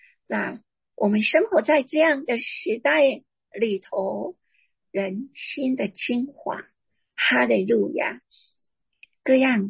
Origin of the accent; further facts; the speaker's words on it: Taiwan; 我们台湾刚刚在4月3号经历一次全台湾的天摇地动